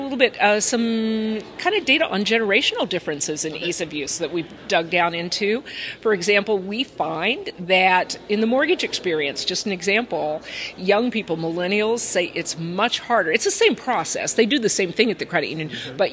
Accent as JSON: {"language": "English", "town": "Denver", "region": "Colorado", "country": "United States", "said": "I don't know. I'm from Denver, and so I wasn't expecting this."}